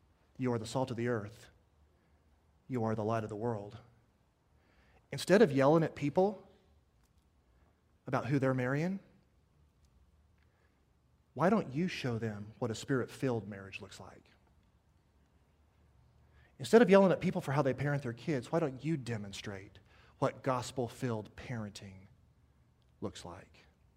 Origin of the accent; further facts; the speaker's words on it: Kansas, United States; and I was from Kansas, so I could tell where the storms were.